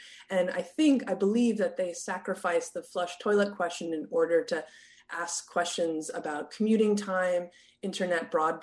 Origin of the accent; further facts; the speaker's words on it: Portland, Oregon, United States; this includes San Francisco and even my hometown of Portland, Oregon.